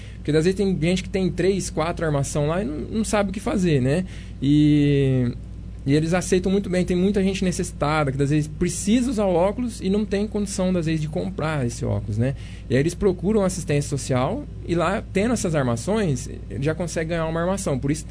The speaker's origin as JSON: {"language": "Portuguese", "town": "Monte Alto", "region": "São Paulo", "country": "Brazil", "tie": "born or raised there", "said": "eu sou nascido e criado em Monte Alto."}